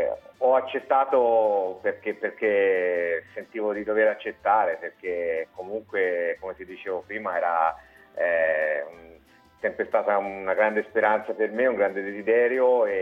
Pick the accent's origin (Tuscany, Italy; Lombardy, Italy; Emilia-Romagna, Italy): Tuscany, Italy; Siena; io sono senese e poi menzanino nell'animo.